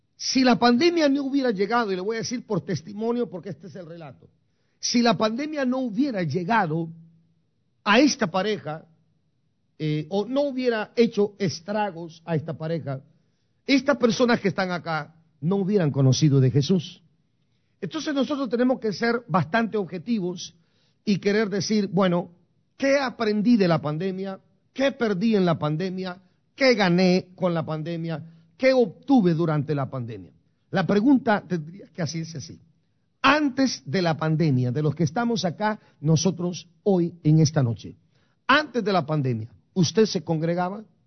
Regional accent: Guatemala; now in San Francisco, United States; ese día me vine de Guatemala para los Estados Unidos. No fue sino que hasta cuando llegué a San Francisco

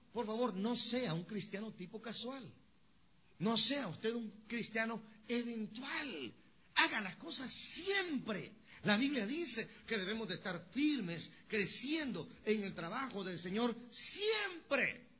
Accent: Guatemala; ¿soy costarricense? Me dijo. No, le digo, soy guatemalteco.

